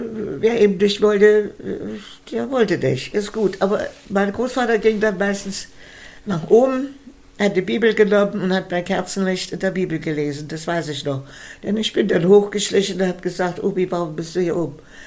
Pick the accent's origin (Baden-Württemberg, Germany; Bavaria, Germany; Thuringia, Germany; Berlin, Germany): Thuringia, Germany; Gera; Und wir hatten ein Mehrfamilienhaus in Gera. Das ist mein Heimatsort, mein Geburtsort.